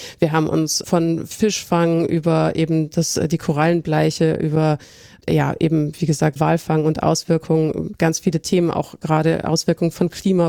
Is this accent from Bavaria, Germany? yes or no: no; North Rhine-Westphalia, Germany; Ich bin jetzt im Ruhrgebiet groß geworden. Das ist jetzt nicht für seine Naturschönheit bekannt.